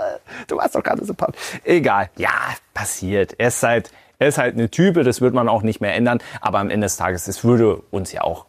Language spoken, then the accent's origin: German; East Germany, Germany; born there; Ich darf so reden als gebürtiger Ostdeutscher auch. Und mein Vater kommt ja gebürtig auch aus dem Erzgebirge tatsächlich.